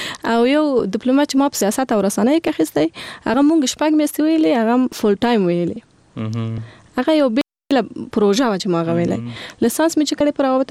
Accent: Kabul, Afghanistan; born or raised there

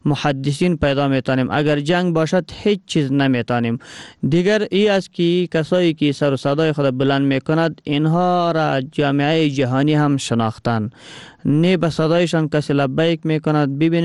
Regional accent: Afghanistan; یک ملت هستیم که از افغانستان هستیم.

